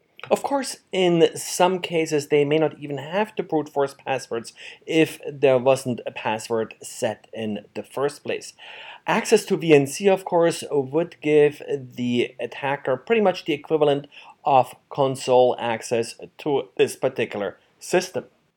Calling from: Baltimore, Maryland, United States; I'm today recording from Baltimore, Maryland.

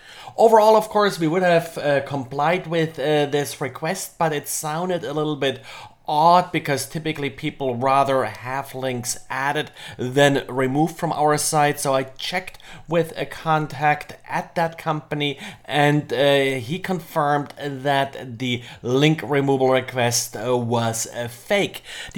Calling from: Jacksonville, Florida, United States; I'm today recording from Jacksonville, Florida.

